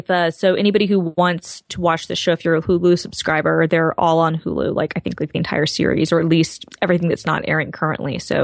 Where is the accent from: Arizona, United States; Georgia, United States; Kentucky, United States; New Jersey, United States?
Georgia, United States; Atlanta; Now, Tucker is not too far from where I grew up in Atlanta. It's in suburban Atlanta.